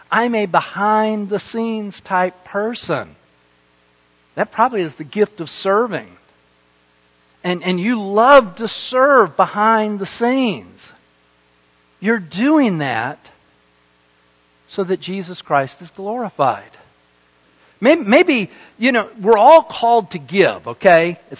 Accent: Salt Lake City, Utah, United States; As some of you know, I grew up in Salt Lake, and in the Salt Lake Valley is where the University of Utah is.

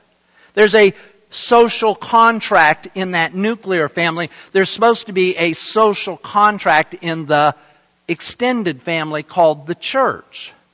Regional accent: Salt Lake City, Utah, United States; You know, I grew up in Salt Lake City. Salt Lake City is the home of the Mormon Church.

